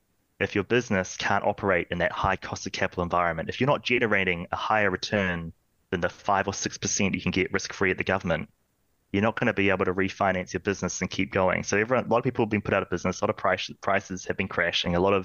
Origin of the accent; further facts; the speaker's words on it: New Zealand; As a Kiwi, we might prefer to peg to Kiwi because our outgoing expenses are in Kiwi. Our country runs in Kiwi.